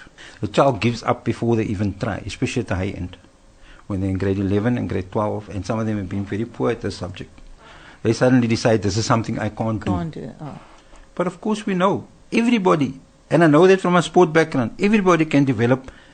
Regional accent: Cape Town, Western Cape, South Africa; I grew up in Cape Town, I'm a Cape Town boy, and so the climate's moderate

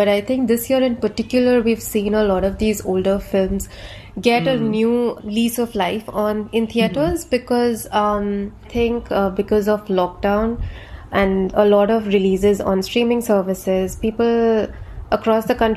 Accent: Kochi, Kerala, India; I was watching it in my hometown, Kochi, in Kerala.

